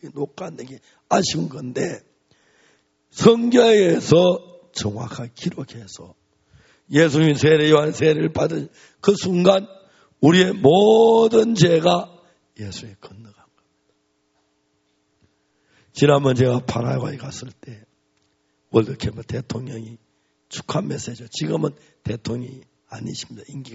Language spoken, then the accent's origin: Korean; Seonsan, North Gyeongsang, South Korea; 제가 경북 선산에 좋은 시골에서 자라서 태어나서 죄만 짓고 어둡게 어둡게 살았습니다.